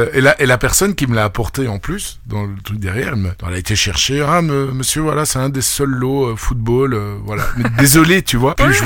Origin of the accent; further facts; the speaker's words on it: Brussels, Brussels-Capital Region, Belgium; mais bon, je suis bruxellois